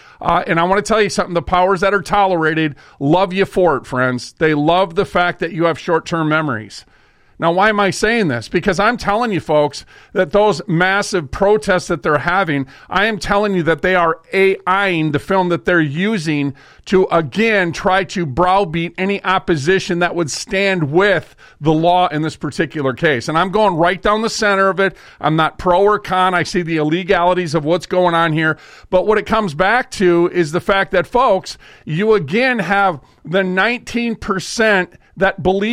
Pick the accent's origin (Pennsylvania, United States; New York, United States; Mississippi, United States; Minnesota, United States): Minnesota, United States; Well, guess what, folks? I'm from Minnesota.